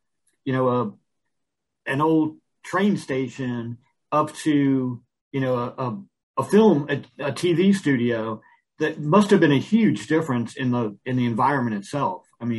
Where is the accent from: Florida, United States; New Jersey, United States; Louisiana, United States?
New Jersey, United States; And I grew up in New Jersey, just across from New York. I was about 20 minutes away by train.